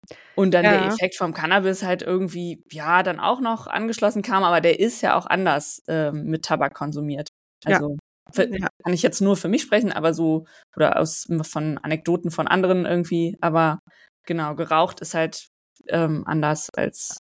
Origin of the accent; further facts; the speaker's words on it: Cologne, North Rhine-Westphalia, Germany; ich komme ja aus Köln